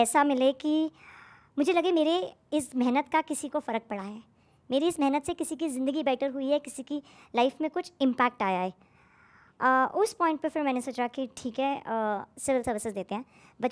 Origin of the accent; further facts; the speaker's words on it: Meerut, Uttar Pradesh, India; now in Delhi, India; मैं UP से हूँ, बेसिकली दिल्ली में 25 साल के आसपास हो गए, बट रूट्स अभी भी वहीं से हैं।